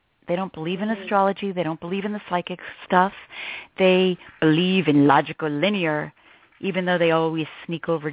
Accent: Princeton, New Jersey, United States; And I grew up outside of Princeton, New Jersey, up in a lot of country.

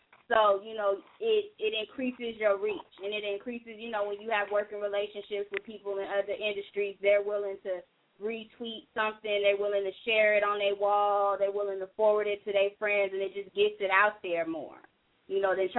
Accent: San Diego, California, United States; moved away as an adult; now in Las Vegas, United States; I've been in Vegas for 5 years. I'm originally from San Diego.

